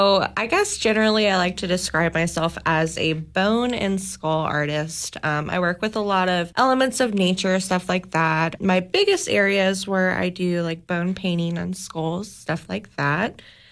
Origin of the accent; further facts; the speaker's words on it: Florida, United States; moved away; So I'm originally from Florida and I moved here to this area probably about 5 years ago now.